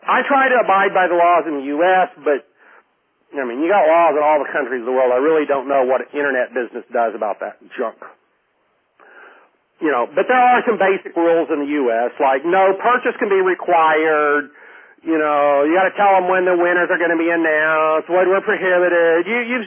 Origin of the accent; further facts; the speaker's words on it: Oklahoma, United States; accent: Okie; I'm from Oklahoma, which is a state in the U.S., and we have weird words there